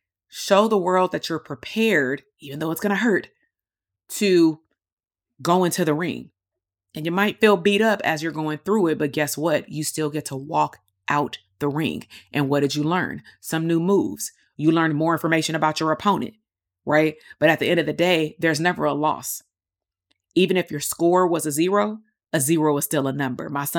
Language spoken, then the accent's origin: English; Compton, California, United States; It reminds me of like growing up in Compton, like the doughboy that they used to call it in the 80s, right?